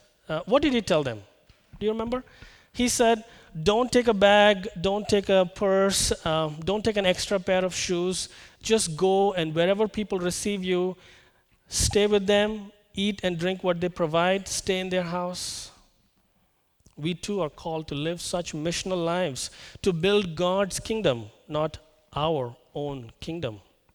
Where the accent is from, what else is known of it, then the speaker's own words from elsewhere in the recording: North India, India; I'm actually a South Indian who grew up in the North